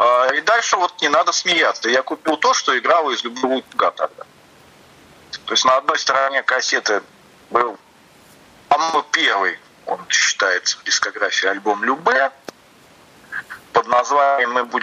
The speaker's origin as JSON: {"language": "Russian", "town": "Tolyatti", "region": "Samara Oblast", "country": "Russia", "tie": "born or raised there", "said": "Это уроженец моего родного города Тольятти."}